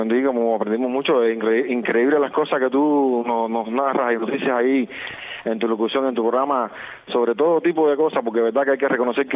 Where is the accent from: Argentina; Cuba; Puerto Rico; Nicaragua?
Cuba; Florida, Camagüey; Pero bueno, somos aquí naturales de Florida. A 39 kilómetros de la cabecera provincial